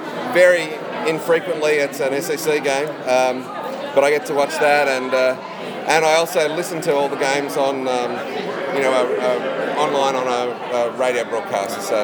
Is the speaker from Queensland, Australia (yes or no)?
no; Melbourne, Victoria, Australia; now in Tamworth, Australia; I'm originally from Melbourne, but now I live in a place called Tamworth, which is regional New South Wales. It's sort of out in the middle of nowhere.